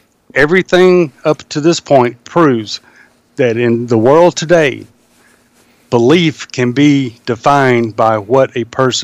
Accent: the South, United States; Growing up in the South, and I was saved in 2010

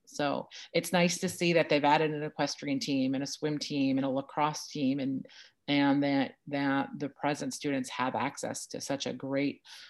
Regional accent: Kenilworth, New Jersey, United States; Well, I grew up in Kenilworth, New Jersey, which is a small town close to Union in Union County.

